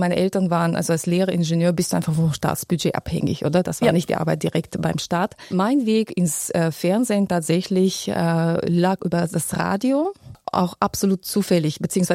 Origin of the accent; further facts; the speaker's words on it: Penza, Penza Oblast, Russia; In der Tat bin ich in Russland aufgewachsen bzw. geboren, noch in der damaligen Sowjetunion. In der Stadt Penza, das ist circa 550 Kilometer südöstlich von Moskau entfernt. Eine kleine Provinzstadt in Russland mit mittlerweile 500.000 Einwohnern.